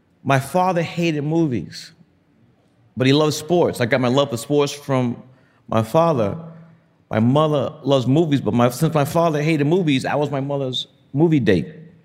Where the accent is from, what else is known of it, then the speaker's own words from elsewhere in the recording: Brooklyn, New York, United States; I grew up in the Republic of Brooklyn. We were the first black family to move into Cobble Hill, which is a predominantly Italian American neighborhood